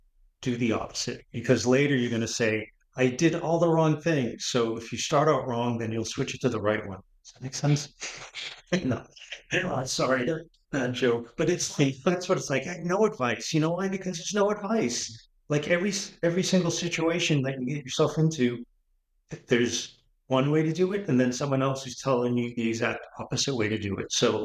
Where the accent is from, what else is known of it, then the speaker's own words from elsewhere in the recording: Lynn, Massachusetts, United States; Like, well, I grew up in Lynn, so you would never leave a bike for 5 minutes.